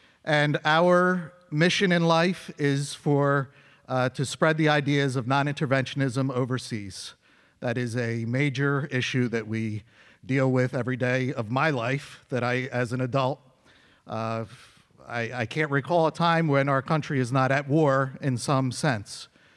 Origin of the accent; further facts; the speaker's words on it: New Jersey, United States; I'm from New Jersey.